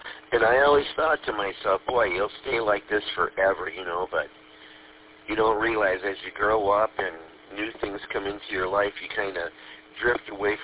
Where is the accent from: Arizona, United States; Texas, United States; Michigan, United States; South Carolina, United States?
Michigan, United States; Flint; usually I remember as a kid, you know, well, growing up in Flint, you know, 65, it was warm and stuff